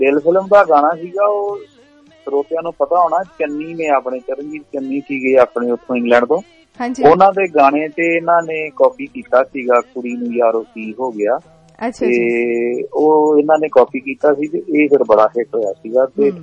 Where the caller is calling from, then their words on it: Toronto, Ontario, Canada; Toronto ਤੋਂ।